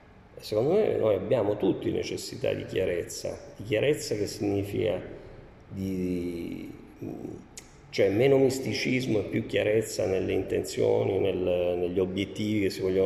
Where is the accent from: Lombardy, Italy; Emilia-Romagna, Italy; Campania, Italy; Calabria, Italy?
Calabria, Italy; Reggio Calabria; born there; io sono nato a Reggio Calabria, di famiglia siciliana catanese.